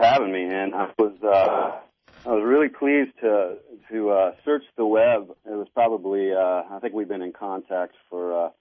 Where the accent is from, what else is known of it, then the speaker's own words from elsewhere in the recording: Midwest, United States; I grew up in the Midwest, and for whatever reason, I had a lot of stress.